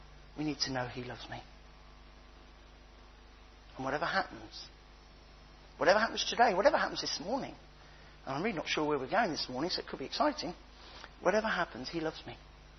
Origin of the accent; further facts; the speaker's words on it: United Kingdom; Back to being British again. Every other language, they'd say good morning, but because we're not sure if we should or not, we sort of go